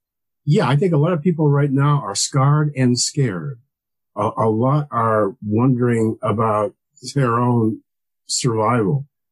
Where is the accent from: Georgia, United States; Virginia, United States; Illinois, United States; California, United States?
Illinois, United States; Evanston; I remember his presence in Chicago, because I grew up in Evanston, Illinois, a suburb of Chicago.